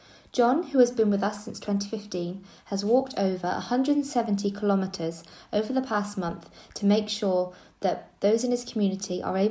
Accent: Wales, United Kingdom; first language cy; English is a second language; As Welsh is my first language, I've been singing the hymn … to a few of them.

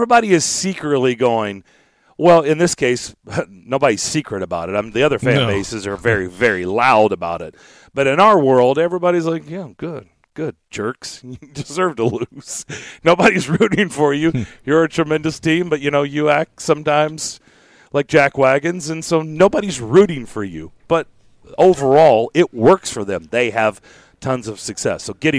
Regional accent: Lexington, Kentucky, United States; I mean, when I moved here and growing up in Lexington, remember, I grew up in SEC country.

